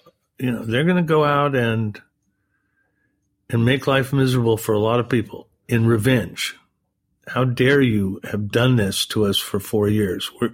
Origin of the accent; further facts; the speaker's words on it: Boston, Massachusetts, United States; I know you were curious about where I am from. Oh, was I? And to answer that question, I'm from Boston.